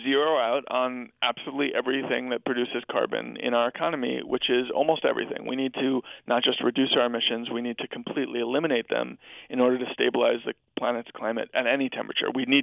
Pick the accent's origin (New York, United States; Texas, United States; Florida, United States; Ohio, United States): New York, United States; you know, I'm a New Yorker, and I literally don't understand how you could continue to live here